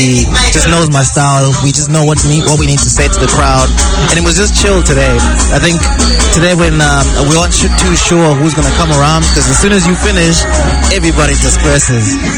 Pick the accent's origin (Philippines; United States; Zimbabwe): Zimbabwe; Redcliff, Midlands; also born or lived in Chirumhanzu; now in Wellington, New Zealand; I'm from Zimbabwe. Redcliffe, born and raised. Well, Chirubi born, Redcliffe raised.